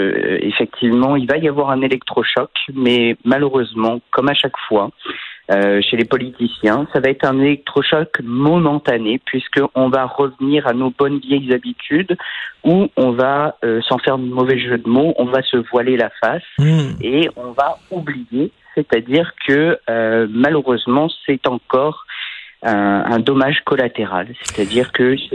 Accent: France; Eh bien, quand j'étais enfant en France

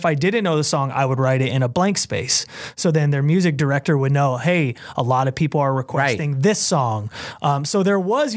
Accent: California, United States; I mean, I grew up in the Bay just loving

